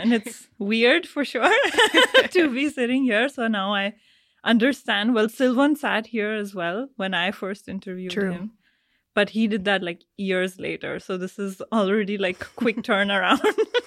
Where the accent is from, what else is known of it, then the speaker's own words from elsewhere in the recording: Delhi, India; I've had, an interesting upbringing, like growing up in India, in Delhi, and then doing my bachelor's in another like smaller city.